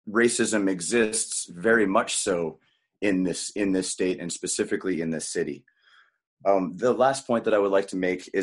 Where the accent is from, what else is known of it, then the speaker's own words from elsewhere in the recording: Idaho, United States; now in Portland, United States; I am originally from Idaho and moved out to Portland specifically to achieve an environment of more diversity, to have experiences that were not allotted to me in a very, very white state, Idaho.